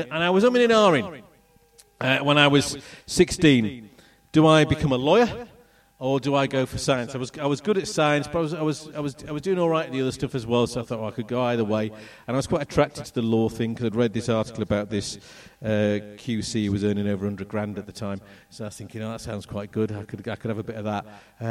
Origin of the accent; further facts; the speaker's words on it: Beverley, Yorkshire and the Humber, United Kingdom; born there; I was born in Yorkshire. That's Beverley. That's where I was born. I was born in Beverley rather than Hull because there was a maternity, a specialist maternity unit in Beverley.